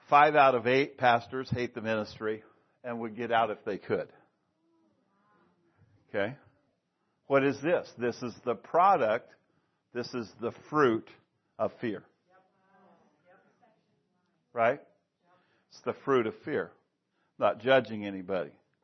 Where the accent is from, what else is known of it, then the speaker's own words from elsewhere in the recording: Idaho, United States; I'm from Idaho, and we go to youth camps